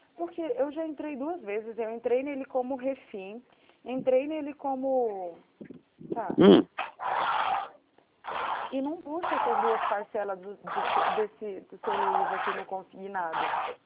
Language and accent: Portuguese; Araraquara, São Paulo, Brazil; eu sou aqui de Araraquara.